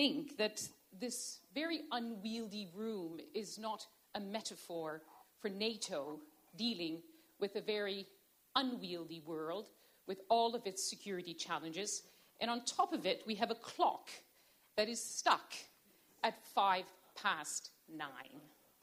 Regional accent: Canada; and I am from Canada.

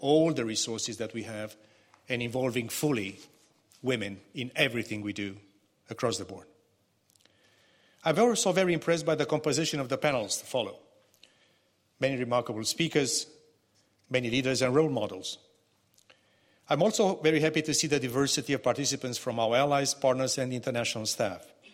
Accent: Romania; English is a second language; I'm proud that in my home country of Romania

